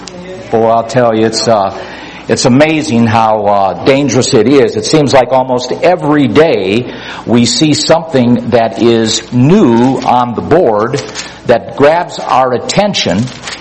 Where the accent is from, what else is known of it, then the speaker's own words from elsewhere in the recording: Cleveland, Ohio, United States; I still have a hard time digesting the event that occurred in my hometown, Cleveland